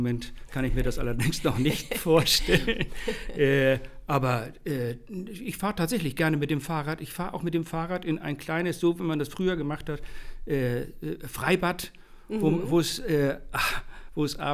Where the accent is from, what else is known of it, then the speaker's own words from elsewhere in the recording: Hamburg, Germany; Ich komme ursprünglich aus Fuhlsbüttel, habe dann eine Zeit lang in Wellingsbüttel gewohnt und wohne jetzt seit vielen Jahren, seit 2006 genau, in den Harburger Bergen, so nennen wir hier in Hamburg